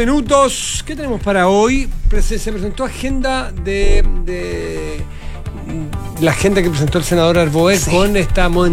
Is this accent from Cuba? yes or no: no; Santiago, Santiago Metropolitan, Chile; Oye, qué capitalinos sí, somos, qué santiaguinos.